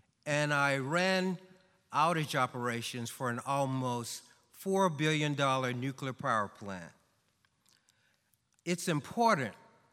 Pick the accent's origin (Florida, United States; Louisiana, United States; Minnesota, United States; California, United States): Louisiana, United States; I was raised in Dubuque, Louisiana.